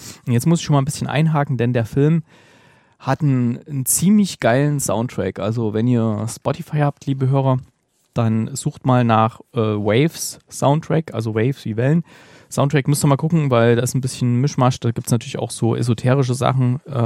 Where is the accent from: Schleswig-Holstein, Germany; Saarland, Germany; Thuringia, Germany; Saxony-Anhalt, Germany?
Thuringia, Germany; born there; ein Song, der heißt … Und da hat er sich so ein bisschen über mein Geburtsland sehr auf sehr amüsante Art lustig gemacht.